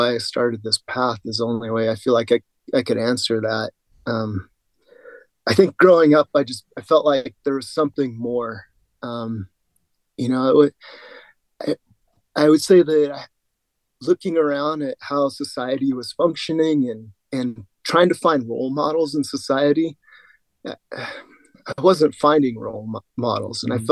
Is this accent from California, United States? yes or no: yes; California, United States; I grew up in Southern California, but it wasn't until I moved to Yosemite where I started meeting some mentors